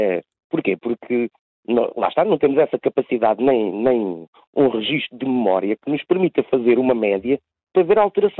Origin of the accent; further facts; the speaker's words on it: Arganil, Coimbra, Portugal; um jornalzinho lá da minha terrinha, que é a Comarca de Arganil.